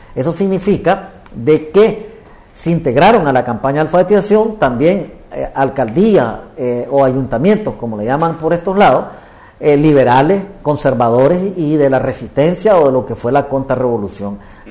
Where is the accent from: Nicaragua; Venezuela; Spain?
Nicaragua; nosotros como nicaragüenses